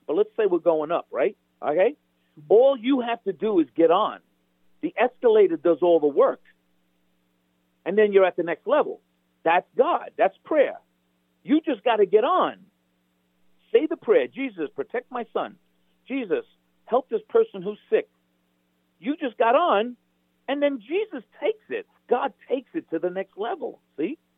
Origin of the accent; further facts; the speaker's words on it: New Jersey, United States; How you doing? I'm from New Jersey.